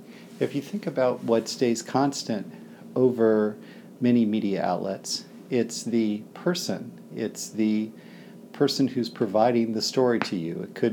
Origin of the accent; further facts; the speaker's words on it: Raleigh, North Carolina, United States; My hometown newspaper is the Raleigh News and Observer.